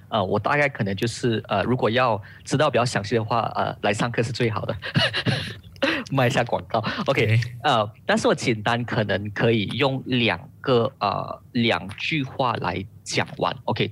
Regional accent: Penang, Malaysia; 因为我来自槟城

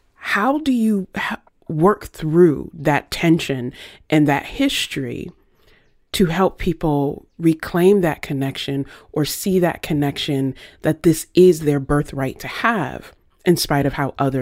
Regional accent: Virginia, United States; I told Leah about my own experience growing up in Virginia. My families on both sides had farms, so I learned at an early age what to listen for in nature.

